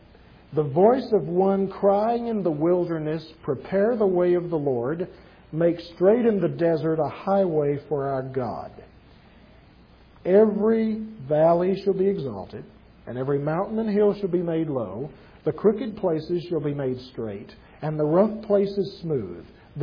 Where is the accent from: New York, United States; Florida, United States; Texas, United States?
Texas, United States; Junction; Let me tell you a story from the history of my hometown. I was raised out at Junction